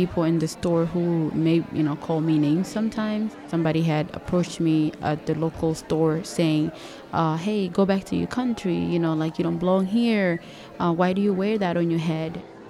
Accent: Ethiopia; moved away as an adult; I came from Ethiopia as a refugee to this country about 18 years ago.

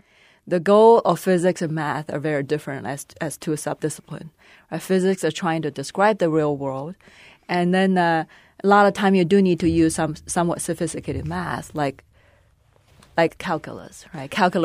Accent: Beijing, China; English is a second language; So I grew up in China, Beijing, China.

